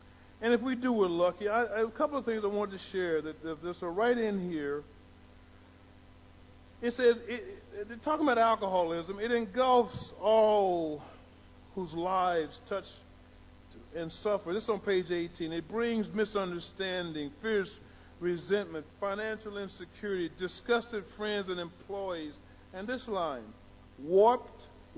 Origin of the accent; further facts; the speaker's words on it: Austin, Texas, United States; So I moved back to Austin, April of 1990, to my mother, who was still drinking heavily, overweight, and just pure alcoholic.